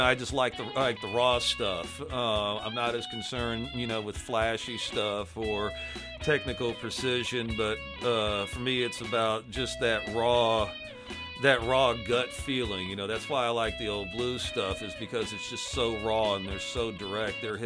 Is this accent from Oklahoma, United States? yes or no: no; Houston, Texas, United States; I grew up in Houston, and basically all I'm really playing is Texas blues and early rock and roll.